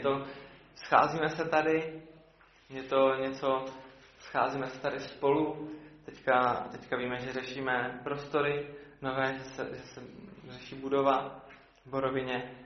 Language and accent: Czech; Třebíč, Vysočina Region, Czechia; also born or lived in Brno; já pocházím z Třebíče